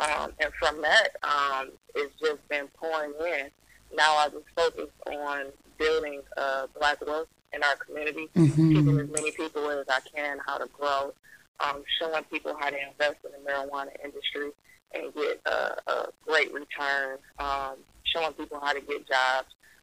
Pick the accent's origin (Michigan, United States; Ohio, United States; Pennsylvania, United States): Michigan, United States; Detroit; I come from Detroit, of course. Born on the Detroit mud ground.